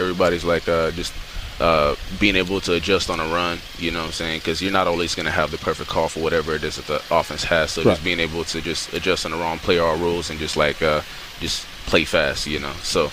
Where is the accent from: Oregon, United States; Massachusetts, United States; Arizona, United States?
Oregon, United States; Portland; I'm from Portland, Oregon.